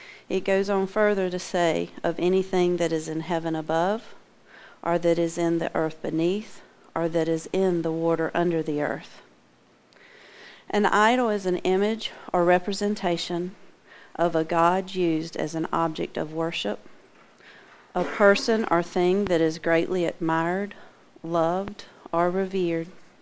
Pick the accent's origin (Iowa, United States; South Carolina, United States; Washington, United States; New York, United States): South Carolina, United States; I'm from South Carolina.